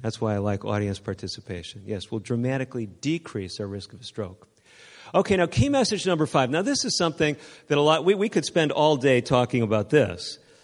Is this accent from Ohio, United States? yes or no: no; California, United States; I'm from Northern California, outside of Sacramento.